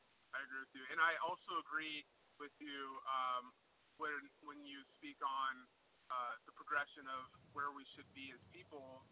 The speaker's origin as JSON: {"language": "English", "region": "California", "country": "United States", "said": "and being a Californian, I think that we should embrace it, too"}